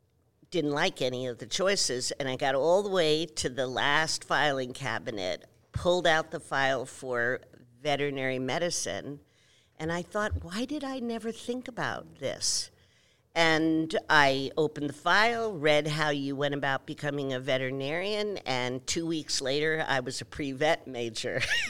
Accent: New York, United States; also born or lived in New Jersey; I grew up on the East Coast, New York and New Jersey. Some people can still hear it in my accent.

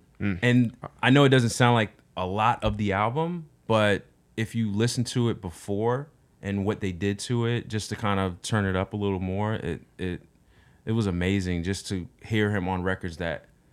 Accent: Altus, Oklahoma, United States; I'm from Oklahoma. Originally.

